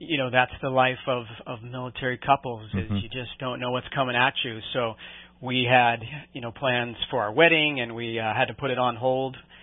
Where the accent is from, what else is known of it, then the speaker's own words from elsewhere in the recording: California, United States; And I got a chance to meet him, and I said, hey, you know, I'm from California.